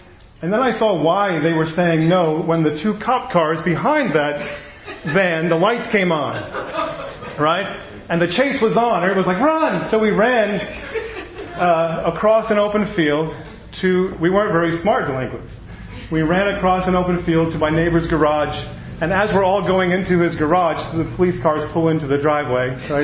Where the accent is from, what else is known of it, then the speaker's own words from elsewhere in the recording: New Jersey, United States; But growing up in New Jersey, and some of you grew up in the north, had snow and winter activities you could do.